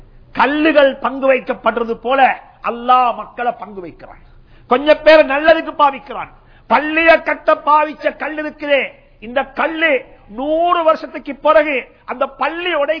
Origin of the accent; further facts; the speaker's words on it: Sri Lanka; நாங்க எல்லாரும் சிலோனை சேர்ந்தவங்க, இலங்கையை சேர்ந்தவங்க.